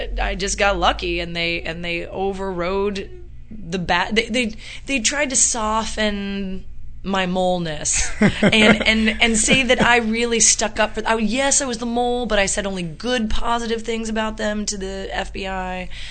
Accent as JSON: {"language": "English", "town": "Los Angeles", "region": "California", "country": "United States", "said": "And I'm from here. I'm from Los Angeles, from Southern California anyway, and all my entire family and all my friends and from high school on back and to my last third cousin."}